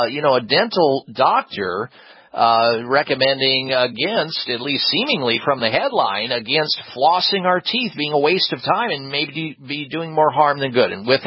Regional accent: Midwest, United States; I grew up in the Midwest, so everybody just waited for the dentures

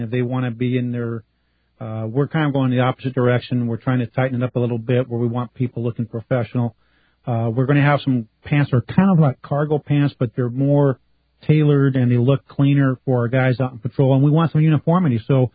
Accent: Los Angeles, California, United States; now in Texas, United States; I'm from L.A. I know. I'm from Texas now, buddy.

